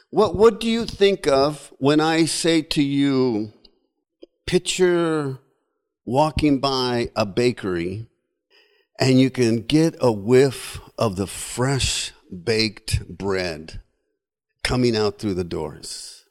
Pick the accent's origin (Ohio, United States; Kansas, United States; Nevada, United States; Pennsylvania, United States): Nevada, United States; Las Vegas; We grew up in Las Vegas, Nevada. And in Las Vegas, probably like here, we had the four seasons.